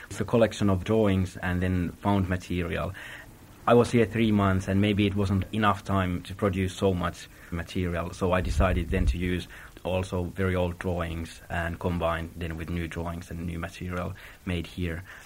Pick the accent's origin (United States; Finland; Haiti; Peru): Finland; English is a second language; when I'm from Finland and what is the neighbor country to Russia